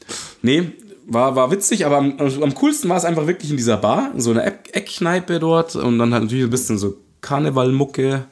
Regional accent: Munich, Bavaria, Germany; als Münchner

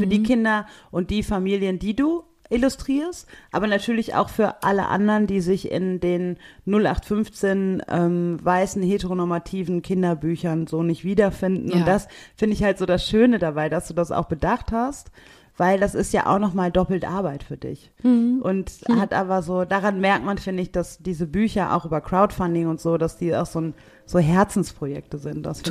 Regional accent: Germany; ich bin ja auch in Deutschland geboren, aufgewachsen, habe einen eurozentrischen Blick auf diese Welt

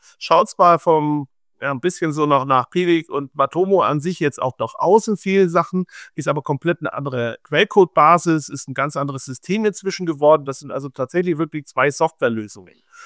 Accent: Augsburg, Bavaria, Germany; Ja, ich bin 1976 in Augsburg geboren, ein waschechter Augsburger sozusagen

